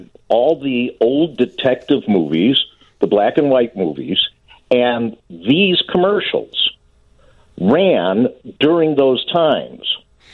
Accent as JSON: {"language": "English", "town": "Evanston", "region": "Illinois", "country": "United States", "tie": "born or raised there", "said": "So, like, I grew up in Evanston, so there was Davis 8, there was University 4."}